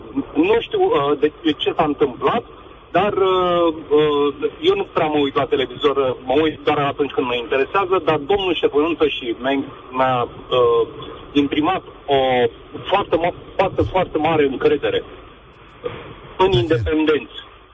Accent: Bucharest, Romania; Separăm lucrurile. Eu sunt din București.

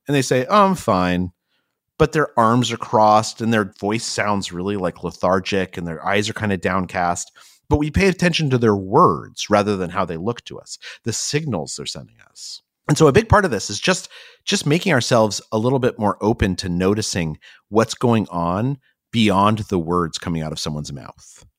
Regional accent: Albuquerque, New Mexico, United States; what I liked about growing up in Albuquerque

